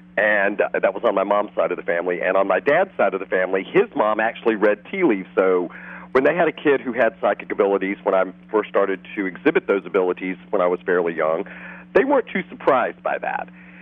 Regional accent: South Carolina, United States; also born or lived in New York; No, actually, I grew up pretty much in South Carolina and in upstate New York.

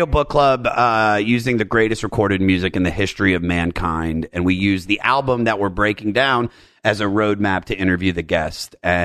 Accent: Germantown, Maryland, United States; born there; Well, all right, so I was born in Germantown, Maryland, which is about 20 miles outside of Washington, D.C., and I had just a normal, like, family

